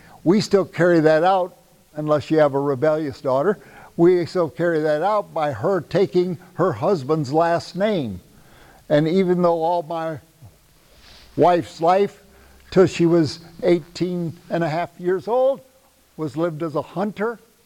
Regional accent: Iowa, United States; In my home state of Iowa, you had to be 21 to get married

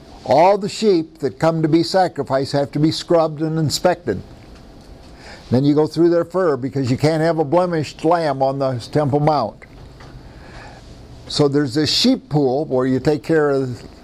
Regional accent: Iowa, United States; I'm from Iowa, by the way, and that's what that animal was called.

